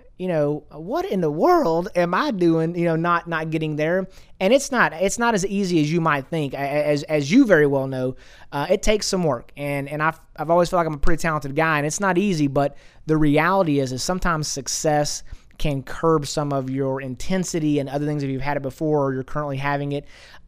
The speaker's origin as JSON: {"language": "English", "country": "United States", "tie": "born there", "said": "And I think as an American born here, you know, I didn't do anything special to be born here. I just happened to be born here."}